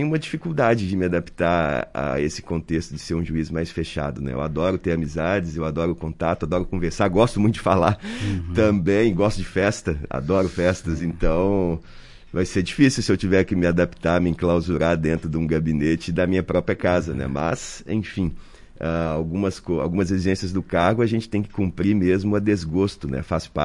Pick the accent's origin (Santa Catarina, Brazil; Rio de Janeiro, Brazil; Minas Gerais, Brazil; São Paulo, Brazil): Minas Gerais, Brazil; sou de Minas e lá em Minas a gente costuma abraçar, beijar, e isso é uma coisa natural pra gente